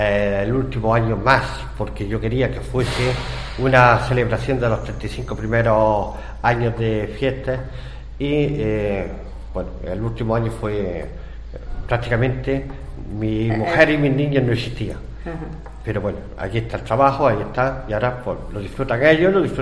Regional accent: Cáñar, Andalusia, Spain; born there; hablo de mi pueblo natal, de Cañas, de la Alpujarra, de Granada

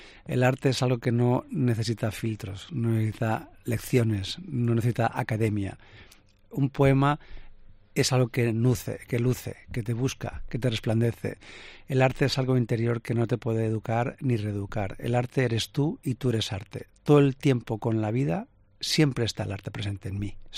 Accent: Palma de Mallorca, Balearic Islands, Spain; Yo soy de Palma de Mallorca y cuando era pequeño iba al sur de la isla a nadar a las playas

